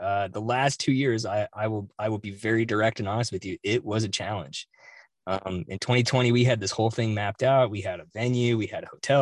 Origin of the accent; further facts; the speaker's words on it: Wichita, Kansas, United States; moved away as an adult; also born or lived in Missouri / Wyoming; But no, I'm actually from Wichita, Kansas. I was born out there and I went to school out there. And then I did my graduate degree at the University of Missouri and then met a woman who I married.